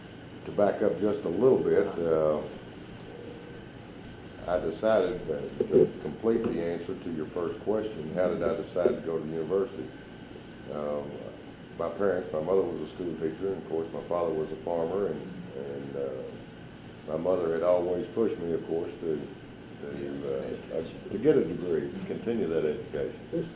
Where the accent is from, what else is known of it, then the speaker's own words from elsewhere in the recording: Versailles, Kentucky, United States; I was born 1940 in Versailles, Woodford County, Kentucky. Grew up on a tobacco farm.